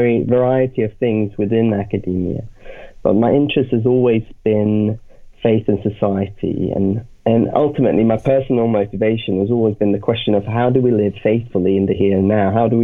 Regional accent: Nepal; born or raised there; also born or lived in Sweden

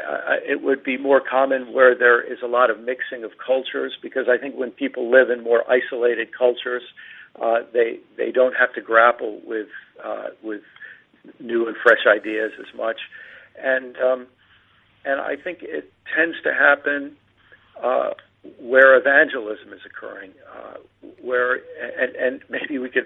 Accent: East Coast, United States; Well, I grew up in the East Coast of the U.S., and I was a college English teacher.

